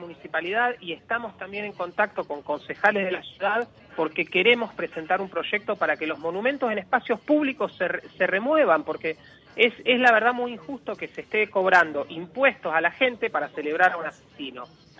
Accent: Rosario, Santa Fe, Argentina; La mayor parte de los miembros somos todos nacidos y criados en Rosario, Argentina.

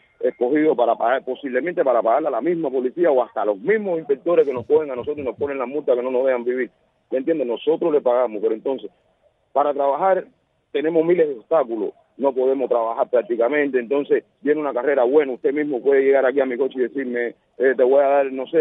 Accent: Havana, Cuba; yo y otro muchacho, otro compañero, que somos de aquí de La Habana

